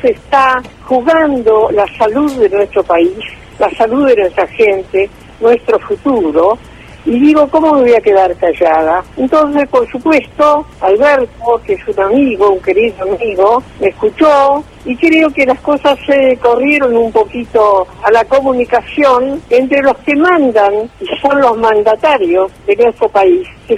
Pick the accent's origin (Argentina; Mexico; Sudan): Argentina; pero soy argentina